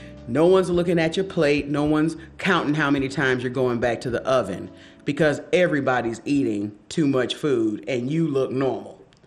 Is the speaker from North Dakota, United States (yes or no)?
no; Macon, Georgia, United States; now in Detroit, United States; I am from Macon, Georgia, but I live in Detroit, Michigan.